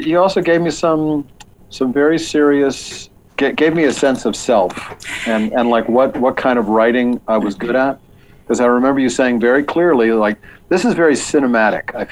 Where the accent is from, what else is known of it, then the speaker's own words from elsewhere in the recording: Baltimore, Maryland, United States; I grew up in Baltimore. I'd lived there since I was in like second grade.